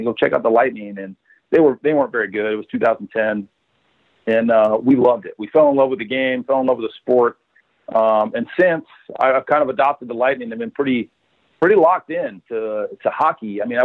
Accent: California, United States; Just growing up in California, like there was so much to do that hockey, even though we had the Ducks and the Kings

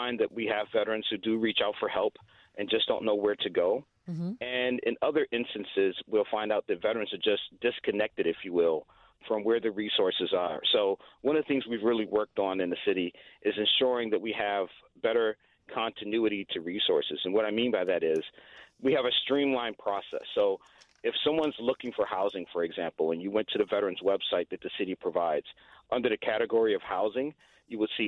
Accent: Washington, District of Columbia, United States; now in Chicago, United States; So I'm originally from Washington, D.C.

